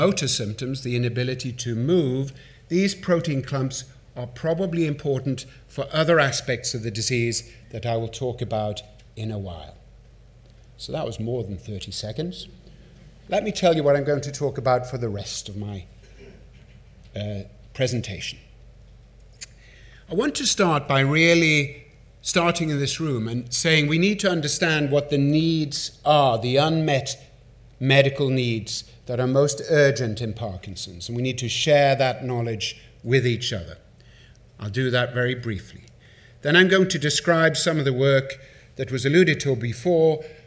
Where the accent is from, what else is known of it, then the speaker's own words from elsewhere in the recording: Darlington, North East England, United Kingdom; I actually spent 8 years in Northeast England. I grew up in Darlington with Swedish family